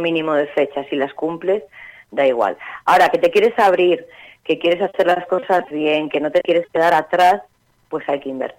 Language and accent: Spanish; Salamanca, Castile and León, Spain; Buenos días, somos de Salamanca.